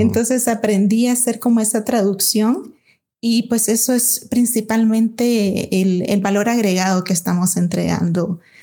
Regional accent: Nicaragua; Pues soy nicaragüense.

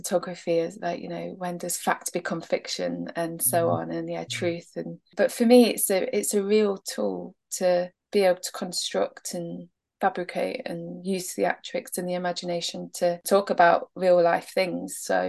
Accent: Derby, East Midlands, United Kingdom; It's been at Format Festival in Derby, which, you know, was a dream because it's my hometown.

